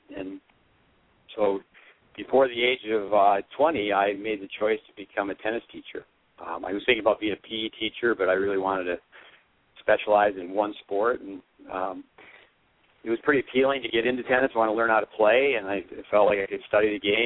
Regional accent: Potsdam, New York, United States; born there; I was born in Potsdam, New York, which is 10 miles from the Canadian border, 85 miles south of Montreal. I grew up in an ice hockey family, three brothers, two sisters.

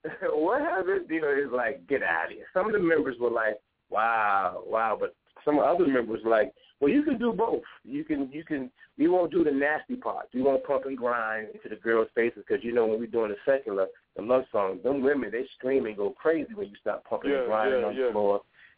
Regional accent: Boston, Massachusetts, United States; I come from Boston, Massachusetts.

